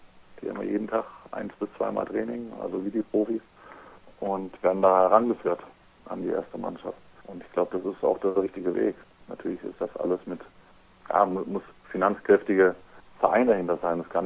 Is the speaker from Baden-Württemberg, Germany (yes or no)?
yes; Freiburg, Baden-Württemberg, Germany; Ja, also ich und meine Frau, wir kommen ja beide aus Freiburg. Wir sind jetzt eben wegen dem Handball hierher gezogen.